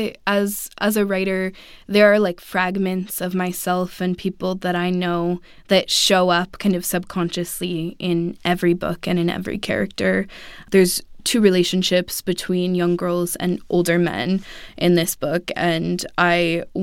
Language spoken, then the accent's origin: English; Oakland, California, United States; I grew up in Oakland at a time where it was rapidly changing and still is